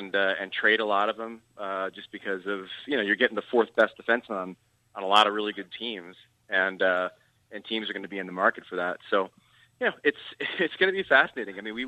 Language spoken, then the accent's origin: English; New Jersey, United States; I'm from Exit 120.